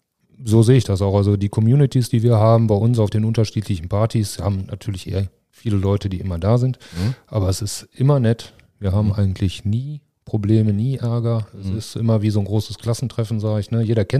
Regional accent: Remscheid, North Rhine-Westphalia, Germany; Ja, ich bin gebürtiger Remscheider tatsächlich und für mich ist Remscheid Heimat. Also ich bin hier groß geworden

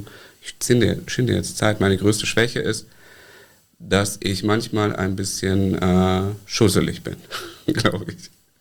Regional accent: Koblenz, Rhineland-Palatinate, Germany; now in Mainz, Germany; ich sage immer, ich komme eigentlich aus Koblenz, aber ich komme eigentlich nicht mehr aus Koblenz, sondern aus Wolken.

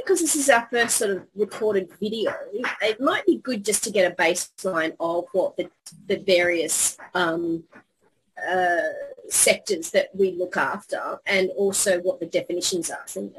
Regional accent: Australia; now in Japan; I've been in Japan for 20 years. I'm an Australian.

